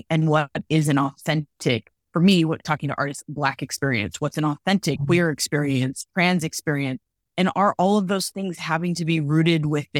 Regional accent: Los Angeles, California, United States; being born and raised in Los Angeles. I think so much about what it meant to come out of a multicultural neighborhood

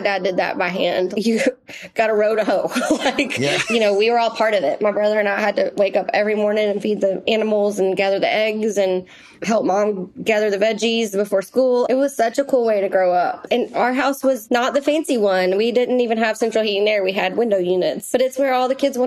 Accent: Texas, United States; It is the house that I grew up in East Texas.

